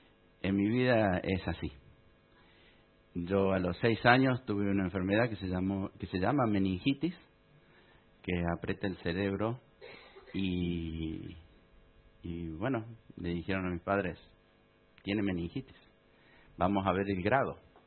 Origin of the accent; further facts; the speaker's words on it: Argentina; born there; soy argentino de nacimiento, en el país de los campeones.